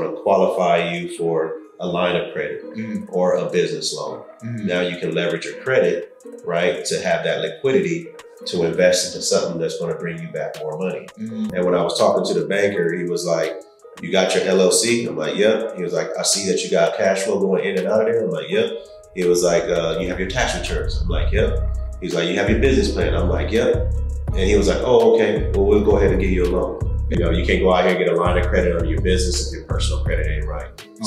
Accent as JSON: {"language": "English", "town": "Los Angeles", "region": "California", "country": "United States", "said": "Man, I'm from South Central, man. I'm from Los Angeles."}